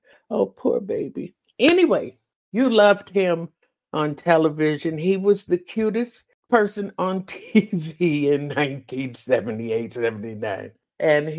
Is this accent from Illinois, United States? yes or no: yes; Chicago, Illinois, United States; I think from growing up in Chicago, the good far outweighs the negative.